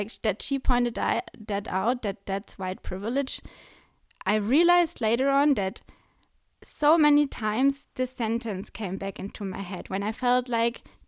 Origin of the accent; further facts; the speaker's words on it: Germany; maybe because she's from England, I'm from Germany, and we both like talked about our experience being in Myanmar.